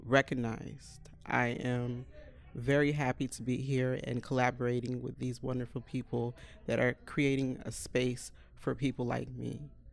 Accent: Florida, United States; South Florida. Oh, well, it's my hometown. Born and raised here. My family is here. My friends are here.

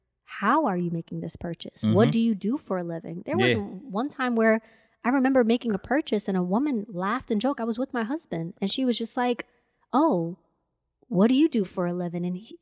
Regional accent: United States; I have a different reality from her because I grew up in America.

